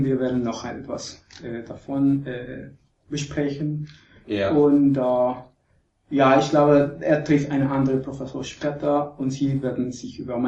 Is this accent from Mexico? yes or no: yes; Mexico; German is a second language; Also ich habe in Mexiko die Schule gemacht und ich habe in Mexiko die Licenciatura gemacht.